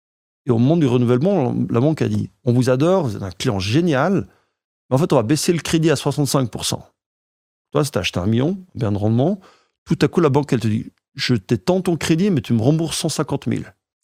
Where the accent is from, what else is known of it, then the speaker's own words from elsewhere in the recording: Belgium; also born or lived in Netherlands; Je suis belge et néerlandais aussi